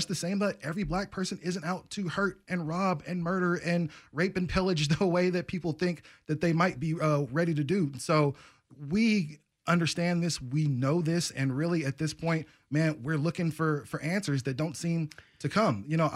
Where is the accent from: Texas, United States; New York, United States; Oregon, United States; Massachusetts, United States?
Oregon, United States; Portland; also born or lived in Las Vegas; I'm from Portland. I spent most of my life here from outside of some college and living in Las Vegas and stuff like that. This is my city.